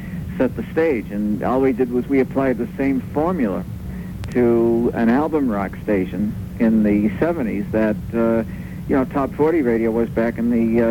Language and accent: English; Boston, Massachusetts, United States; now in Cleveland, United States; No, I grew up in Boston.